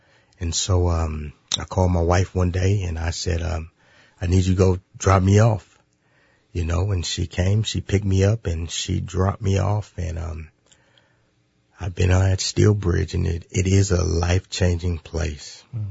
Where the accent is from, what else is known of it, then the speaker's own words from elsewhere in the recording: Albuquerque, New Mexico, United States; I'm from Albuquerque, New Mexico, actually.